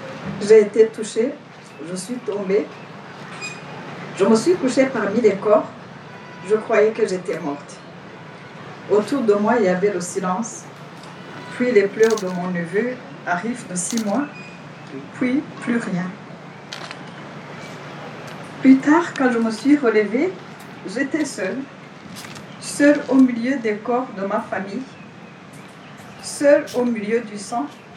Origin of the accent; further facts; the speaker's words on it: Nyawera, Rwanda; Je viens du village de Nyawera, un village qui en 1994 a perdu plus de 428 personnes.